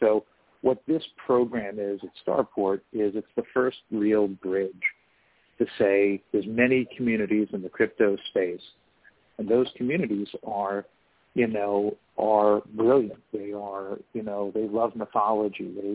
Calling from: Los Angeles, California, United States; So I'm in Los Angeles today, and my partner James, who hopefully is also dialing in, he's in New Jersey

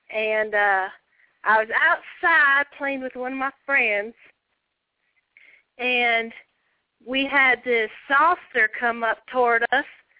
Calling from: Colorado, United States; I'm calling from Colorado.

